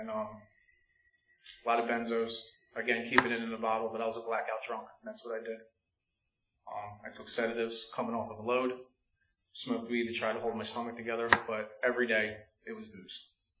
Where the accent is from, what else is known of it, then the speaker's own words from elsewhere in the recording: Philadelphia, Pennsylvania, United States; I'm Irish and Puerto Rican. Irish Catholic on one side, got all my sacraments. Grew up in North Philly, all black family, all black neighbors, my stepmom, my brothers, aunts, uncles, everybody.